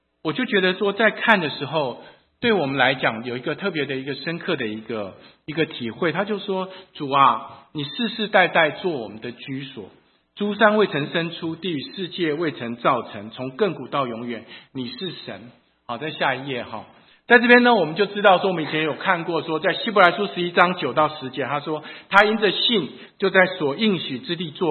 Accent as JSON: {"language": "Chinese", "country": "Taiwan", "tie": "born or raised there", "also_born_or_lived": "United States", "moved": "yes", "lives_now": "China", "said": "我的一生就是从小在台湾，然后到美国，现在在中国，三个地方。"}